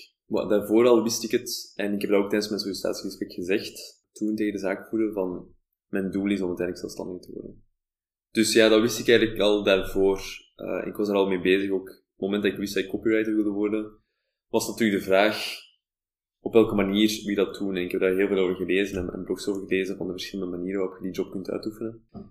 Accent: Flanders, Belgium; now in Netherlands; Als Vlaming in Nederland. Je spreekt dan wel Nederlands en je schrijft Nederlands en dat is dezelfde taal.

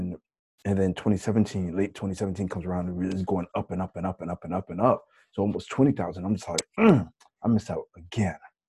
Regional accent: United States; now in Korea; since I'm an American here in Korea, we can't do things the legal way.

